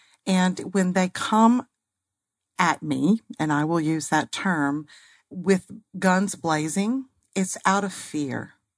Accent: Arkansas, United States; also born or lived in Texas / North Carolina / Alabama; I was born and raised in Arkansas. I've lived in Texas and North Carolina and Alabama.

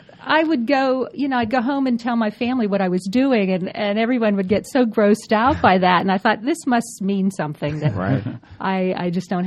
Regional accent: Altoona, Pennsylvania, United States; No, I'm from Pennsylvania, from central Pennsylvania, a small town named Altoona.

